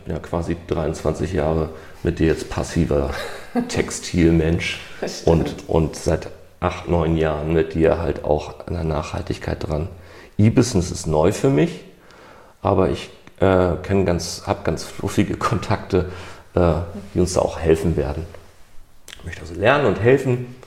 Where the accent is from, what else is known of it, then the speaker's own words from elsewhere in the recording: Hamburg, Germany; Ich komme aus Hamburg, ne?